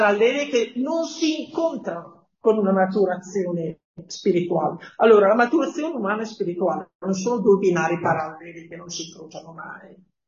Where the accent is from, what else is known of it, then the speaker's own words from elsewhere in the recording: Lombardy, Italy; also born or lived in Piedmont; Io vengo dalla Lombardia e poi ho vissuto in Piemonte